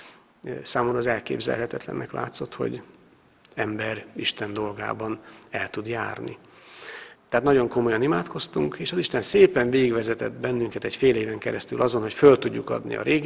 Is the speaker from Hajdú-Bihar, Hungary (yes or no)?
no; Karcag, Jász-Nagykun-Szolnok, Hungary; born there; moved away as an adult; now in Sámsonháza, Hungary; Karcagon születtünk, és Sámsonházára költöztünk, egy Nógrád megyei kis falu Salgótarján közelébe, ahol csak evangélikusok élnek egyébként, szlovákiai hátterű evangélikusság él Sámsonházán, és abban a kis faluban mi letelepedtünk